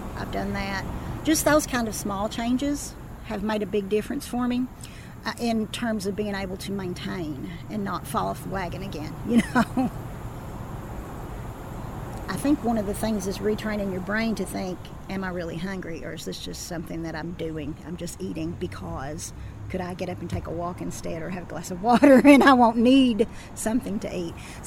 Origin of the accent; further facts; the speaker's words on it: Hazard, Kentucky, United States; I was born and raised in Hazard, Kentucky. So I've lived here my whole life